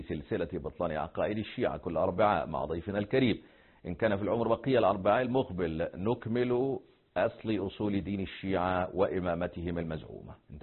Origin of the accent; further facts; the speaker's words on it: Egypt; هذا يعني عندنا في مصر مثلا يقول لك خاف من النقرة وقع في ضحطيرة